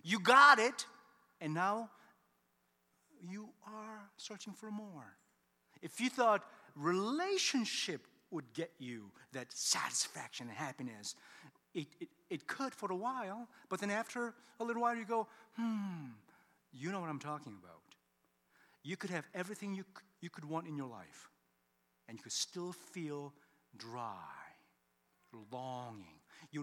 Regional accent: Ann Arbor, Michigan, United States; You know, I grew up in Ann Arbor, Michigan. As an immigrant family, I was the second son.

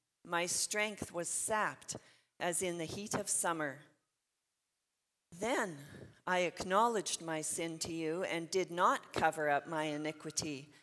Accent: Edmonton, Alberta, Canada; I grew up right here in Edmonton.

